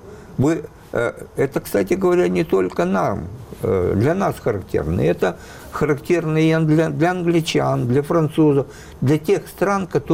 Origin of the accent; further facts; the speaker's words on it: Odesa, Odesa Oblast, Ukraine; То есть я, как вам сказать, я же человек из Одессы.